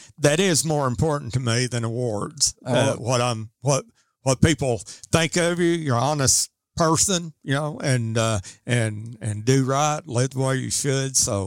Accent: Piggott, Arkansas, United States; also born or lived in Poplar Bluff, Missouri; I grew up in Piggott. I lived in Poplar Bluff for many years.

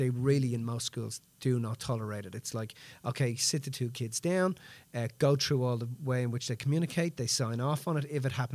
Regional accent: Dublin, Leinster, Ireland; You know, we come from Dublin, rough end of town.

